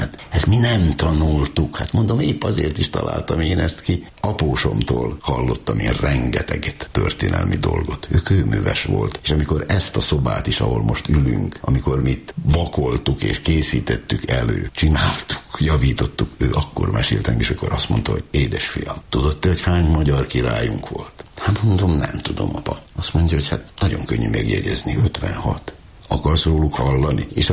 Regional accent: Székely Land, Romania; Hát ilyenkor, hogy a székely véreim mondják, ilyenkor megnől az embernek szíve.

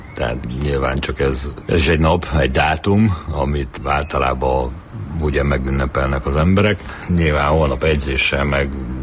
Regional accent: Bogád, Baranya, Hungary; én egy Pécs mellett egy faluban nőttem fel, Bogárdon, ahol koriban szerintem ilyen 900 környékén most is talán ezren alaknak a faluba, tehát egy kis falu.

